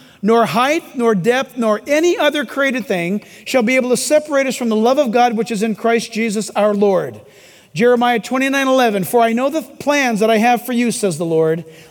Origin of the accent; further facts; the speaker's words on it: United States; First of all, as an American, Thanksgiving is the one and only official holy day of our country.